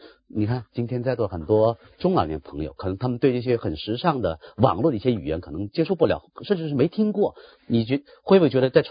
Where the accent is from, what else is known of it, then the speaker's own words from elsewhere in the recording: South China, China; 我是南方人，说我们南方人说话像鸟语，我这真不服气